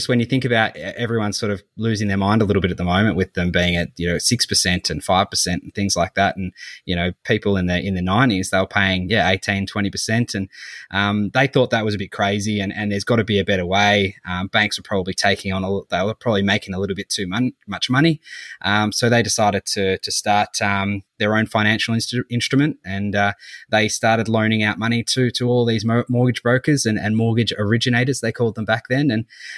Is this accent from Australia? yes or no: yes; Canterbury, Victoria, Australia; I grew up in Canterbury and I reckon it's amazing